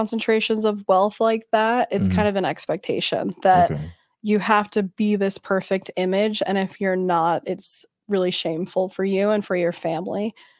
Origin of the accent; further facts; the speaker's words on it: Sun Valley, Idaho, United States; now in Utah, United States; And I was like, I'll make a big journey out of Idaho and came to Utah, which is basically Idaho 2.0. So I didn't go very far, but that's where I grew up most of my life.